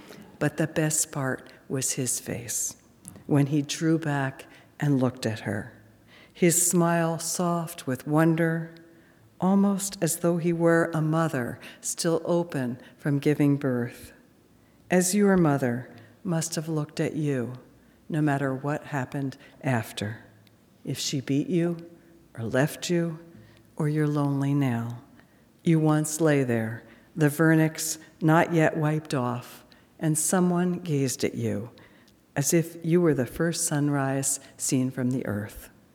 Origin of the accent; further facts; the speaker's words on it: Philadelphia, Pennsylvania, United States; I come from the Philadelphia area, a family of East Coast Jews